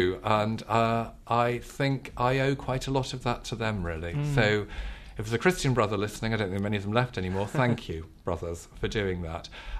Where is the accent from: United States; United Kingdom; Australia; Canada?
United Kingdom; Birkenhead, North West England; I was brought up in Birkenhead, near Liverpool. My mother was of Irish origin, so big Catholic family.